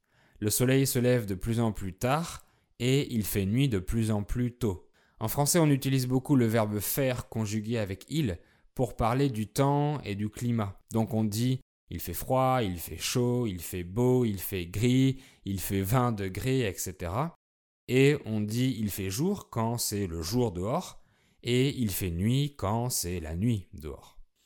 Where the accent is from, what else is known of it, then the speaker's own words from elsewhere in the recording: France; je suis français, polyglotte et professeur de français.